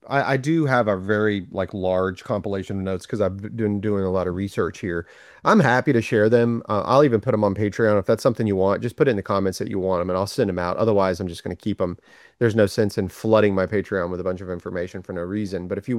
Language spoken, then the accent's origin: English; the South, United States; We're from the South, so that's how we talk.